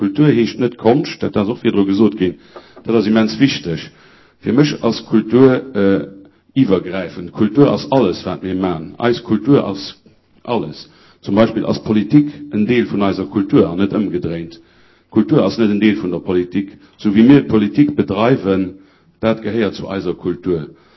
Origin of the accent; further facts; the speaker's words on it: Luxembourg; Den Beruf, den Sie machen, finde ich toll, aber das gibt es bei uns in Luxemburg überhaupt nicht mal.